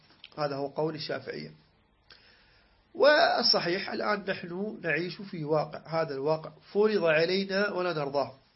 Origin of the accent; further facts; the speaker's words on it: Iraq; قالوا عندنا بالعراق يقول هذا قول طابع